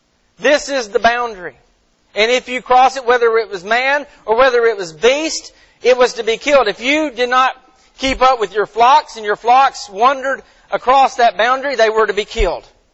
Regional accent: United States; I love being an American.

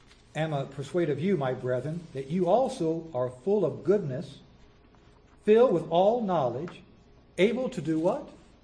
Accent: the South, United States; Now, I'm a Southerner. I've been in the South more than I've been in the North.

